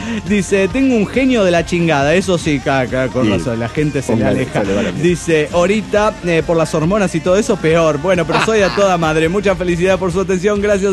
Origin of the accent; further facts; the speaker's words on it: Bogotá, Colombia; de Bogotá, Colombia.